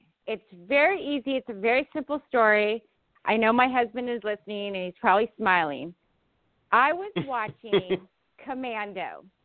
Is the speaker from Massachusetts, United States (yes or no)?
no; California, United States; now in Los Angeles, United States; I was raised in Orange County near